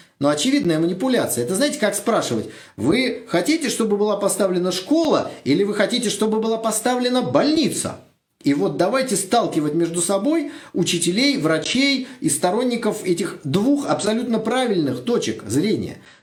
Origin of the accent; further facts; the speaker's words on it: Saint Petersburg, Russia; я, извините, из Санкт-Петербурга